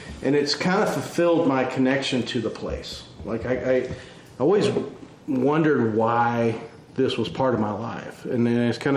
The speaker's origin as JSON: {"language": "English", "region": "Texas", "country": "United States", "tie": "born or raised there", "said": "I was born and raised in West Texas, spent my half my life getting away from there and the half my life getting back."}